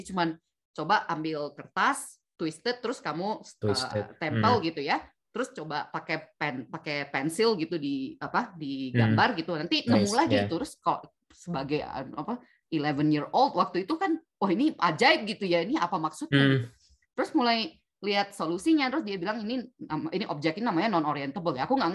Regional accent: Berastagi, North Sumatra, Indonesia; Jadi karena aku gedenya di kota kecil nggak ada Gramedia or anything like this. Jadi aku gedenya itu di Brastagi itu di Sumatera Utara. Kota besar yang paling dekat Medan ya.

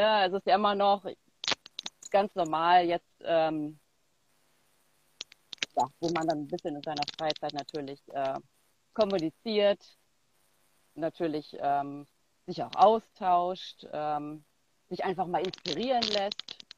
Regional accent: Northern Germany, Germany; now in Cologne, Germany; Ich komme aus Köln, bin aber ein ehemaliges Nordlicht und seit 2008, ja, mittlerweile hier in Köln. Bin mittlerweile 37 Jahre alt

